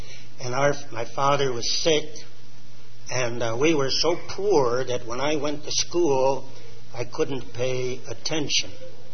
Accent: Canada; born there; I was born in Canada many years ago.

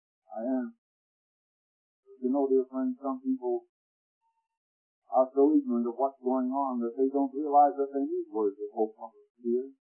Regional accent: United States; I'm an American. I was born under the stars and stripes, and I love it.

